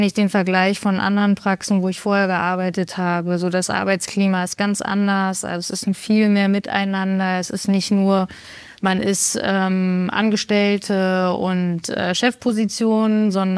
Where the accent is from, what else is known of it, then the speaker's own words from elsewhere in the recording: Erfurt, Thuringia, Germany; born there; also born or lived in Cologne; now in Koblenz, Germany; Gebürtig komme ich aus Erfurt, habe da viel gearbeitet, zwei Jahre als Physio, bin danach beziehungstechnisch mit meinem Freund in Köln zusammengezogen